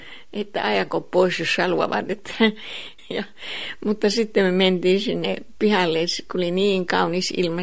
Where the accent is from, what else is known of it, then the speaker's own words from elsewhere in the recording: Rovaniemi, Lapland, Finland; Me sanottiin, mistä me ollaan, että ollaan Rovaniemeltä vain, niin.